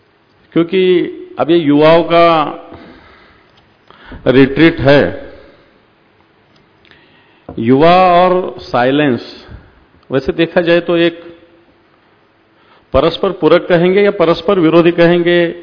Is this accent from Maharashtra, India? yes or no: yes; Maharashtra, India; मैं तो महाराष्ट्र से हूं, मराठी हूं